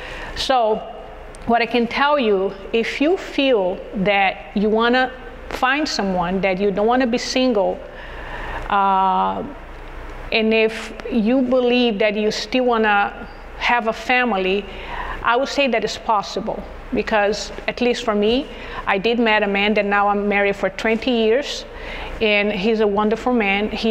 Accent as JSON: {"language": "English", "country": "Brazil", "second_language": "English", "moved": "yes", "lives_now": "United States", "said": "this was when I moved here to the United States because I'm from Brazil. And with that also on top of everything, because a new language, a new country"}